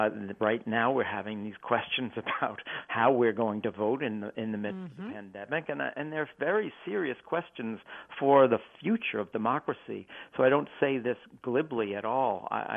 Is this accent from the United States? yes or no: yes; United States; it's a very troubling sign to me as a historian and as an American.